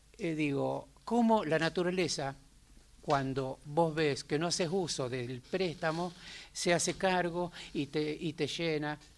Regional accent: San Blas de los Sauces, La Rioja, Argentina; born there; No, yo nací en San Blas de los Sauces. Lo que pasa es que soy hijo de papá sanagasteño y mamá sauceña.

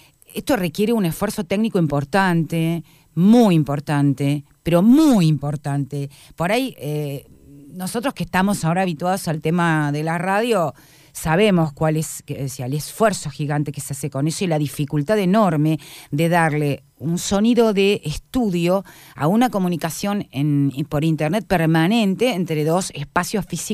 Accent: Buenos Aires, Argentina; also born or lived in Patagonia; Porque siendo porteña y viviendo en lugares céntricos, donde yo nací en un departamento en el centro de la ciudad de Buenos Aires hace un millón de años

